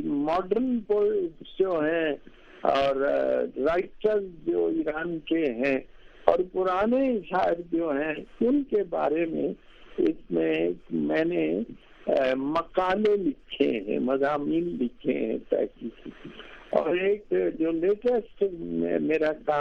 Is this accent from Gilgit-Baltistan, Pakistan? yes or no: no; Gujrat, Punjab, Pakistan; born there; جی, اصل میں میں گجرات میں پیدا ہوا.